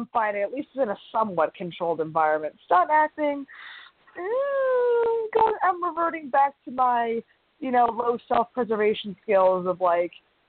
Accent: Philadelphia, Pennsylvania, United States; I'm from Philadelphia, where there's good food no matter where you turn from.

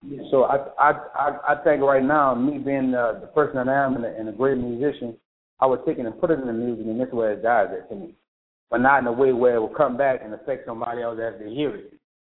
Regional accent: New Orleans, Louisiana, United States; You know, you wanna because where I come from, I'm from New Orleans, Louisiana.

